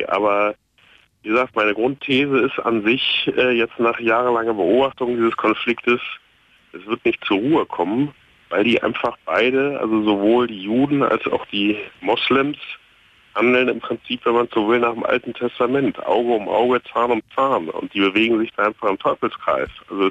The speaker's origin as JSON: {"language": "German", "region": "Berlin", "country": "Germany", "said": "ich komme aus Berlin-Moabit"}